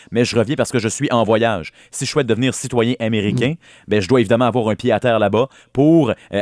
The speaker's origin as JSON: {"language": "French", "region": "Quebec", "country": "Canada", "said": "moi, je suis un Québécois, un Canadien ou un Canadien français"}